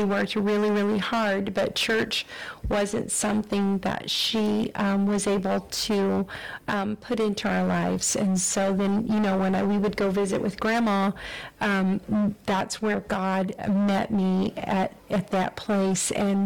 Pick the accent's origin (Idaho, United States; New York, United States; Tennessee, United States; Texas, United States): Texas, United States; Houston; And so I was raised in Metro Houston, and we would visit Galveston then to see my grandma.